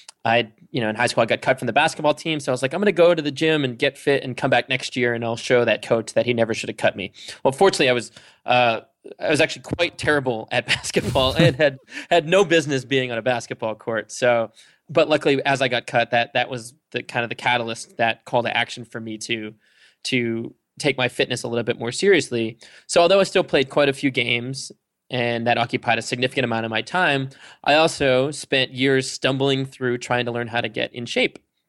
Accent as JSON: {"language": "English", "region": "Massachusetts", "country": "United States", "tie": "born or raised there", "said": "I grew up in Massachusetts. And as a young kid, I kind of lived a dual existence of a kid that loved video games."}